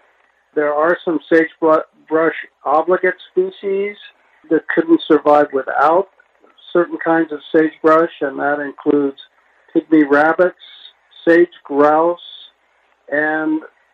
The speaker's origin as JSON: {"language": "English", "region": "East Coast", "country": "United States", "tie": "born or raised there", "lives_now": "Idaho, United States", "said": "Been living in Idaho for 56 years. I grew up on the East Coast."}